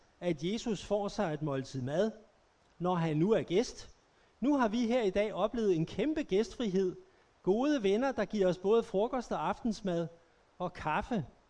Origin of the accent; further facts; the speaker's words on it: Herlev, Capital Region of Denmark, Denmark; moved away as an adult; da jeg var ung i Herlev, der kommer jeg fra. Det er et godt sted. Da jeg var ung i Herlev i midten af 70'erne, og det er først efter jeg kom til Jylland